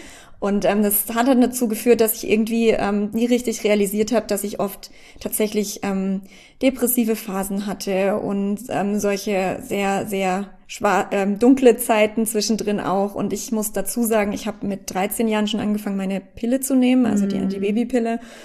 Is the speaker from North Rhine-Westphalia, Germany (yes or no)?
no; Baden-Württemberg, Germany; G8 hieß das bei uns in Baden-Württemberg damals. Also ich komme ja aus Deutschland